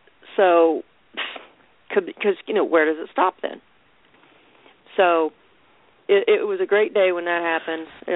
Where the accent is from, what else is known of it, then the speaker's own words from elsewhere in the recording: Ireland; I'm Irish. My people were enslaved for a long time.